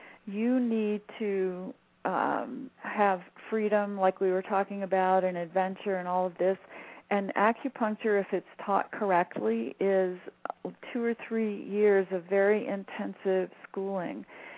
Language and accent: English; New Orleans, Louisiana, United States; I am from the Gulf of Mexico. I am from New Orleans